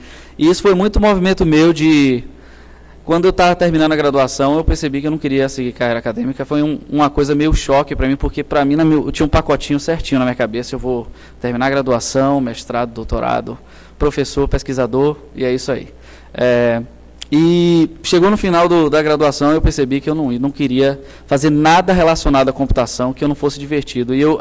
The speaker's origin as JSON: {"language": "Portuguese", "town": "Salvador", "region": "Bahia", "country": "Brazil", "said": "eu sou baiano, de Salvador"}